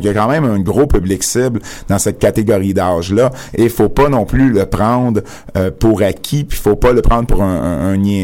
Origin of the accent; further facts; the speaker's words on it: Baie-Saint-Paul, Quebec, Canada; j'arrive de Baie-Saint-Paul, faut me donner une chance.